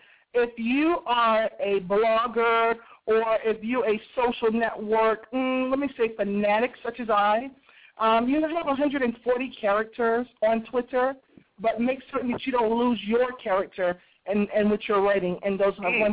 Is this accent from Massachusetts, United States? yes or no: yes; Boston, Massachusetts, United States; See, I'm from Boston, and we say car.